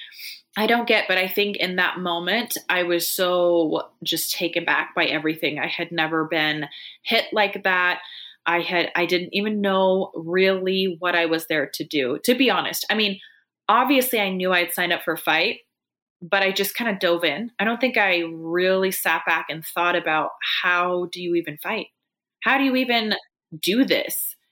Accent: Washington, United States; but I'm from Washington State.

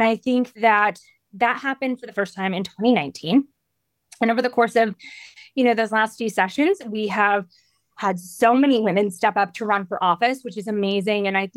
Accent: Las Vegas, Nevada, United States; because I grew up in Las Vegas, which, as a kid, people always were like, what hotel do you live in?

